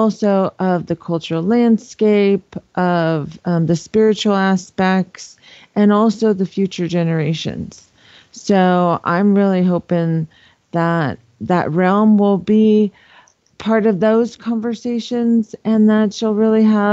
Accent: United States; You know, for my tribe, I'm from the Navajo Nation out in the Four Corners.

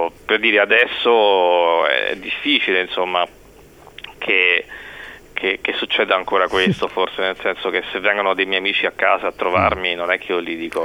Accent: Latina, Lazio, Italy; moved away as an adult; now in Tuscany, Italy; Io sono nato alla clinica San Marco e sono vissuto a Latina peraltro per 30 anni, fino a quando poi non mi sono sposato, mi sono trasferito in Toscana

